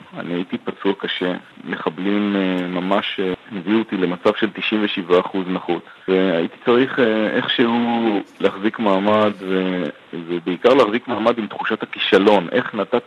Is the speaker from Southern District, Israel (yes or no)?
yes; Arad, Southern District, Israel; ואחרי שגדלתי בערד, זה אומר שאחבר הכפר הגיע אל העיר